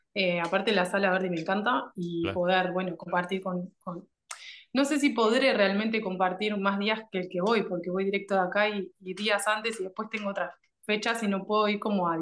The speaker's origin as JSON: {"language": "Spanish", "region": "Montevideo", "country": "Uruguay", "lives_now": "Maldonado, Uruguay", "said": "Estoy en Maldonado, me mudé hace unos meses para acá. Soy de Montevideo, pero vivo acá ahora."}